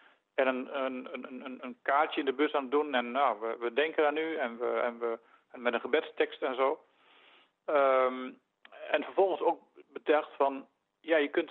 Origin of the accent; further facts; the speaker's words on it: Netherlands; now in Leuven, Belgium; En je hoort aan mijn tong vallen, ik ben Nederlander van afkomst en ik ben lid van de Orde van de Augustijnen.